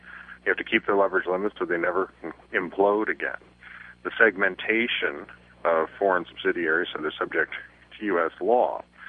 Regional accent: Detroit, Michigan, United States; So I'm from Detroit. We put our nose to the grindstone. We move on.

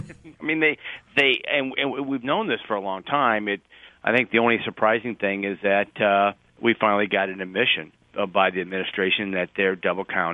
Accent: Illinois, United States; I'm from Southern Illinois, and it's a very conservative area

